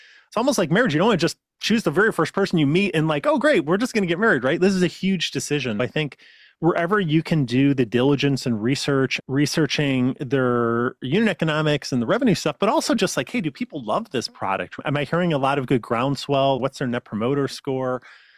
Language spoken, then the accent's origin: English; Midwest, United States; I grew up in the Midwest. I didn't grow up in Silicon Valley. I made a couple big moves in my career where I moved out to Denver